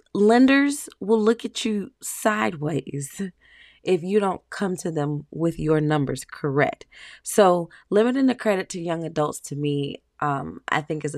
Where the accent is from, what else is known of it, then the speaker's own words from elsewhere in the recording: Florida, United States; also born or lived in Georgia; I can speak for myself and in the community that I was in, or that I grew up in. I grew up in Florida and Georgia.